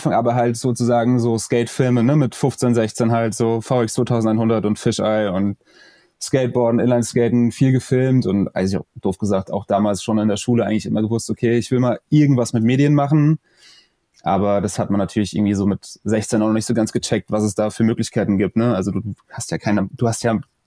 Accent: Rhineland-Palatinate, Germany; ich komme ja hier aus Rheinland-Pfalz, also in der Nähe von Mainz.

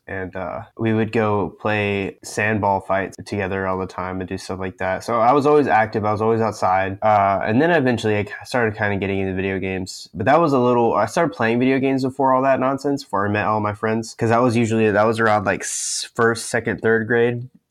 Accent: Pensacola, Florida, United States; born there; So I was born on October 22nd, 1998, in the city of Pensacola, Florida, the western gate to the Sunshine State. The city of Five Flags, the 850, you know, in the other side of Florida where I currently live.

